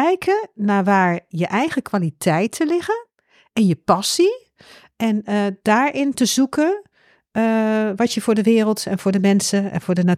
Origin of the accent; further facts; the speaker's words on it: Hengelo, Overijssel, Netherlands; also born or lived in Leiden / Nijmegen; Ik kom uit Hengelo, ik ging naar Leiden.